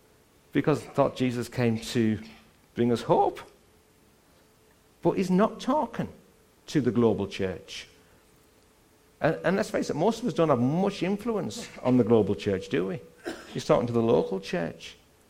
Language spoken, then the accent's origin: English; England, United Kingdom; but we're English. We can't do that.